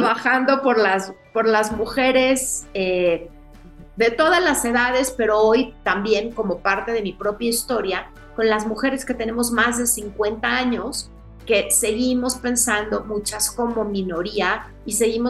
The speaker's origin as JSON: {"language": "Spanish", "country": "Mexico", "tie": "born or raised there", "said": "en una sociedad como la mexicana, en la que nos han dicho que desde niñas lo mejor que podíamos hacer era callarnos"}